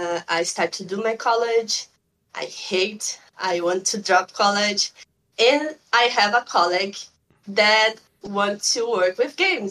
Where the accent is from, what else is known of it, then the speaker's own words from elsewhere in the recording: North Region, Brazil; English is a second language; because I'm from Brazil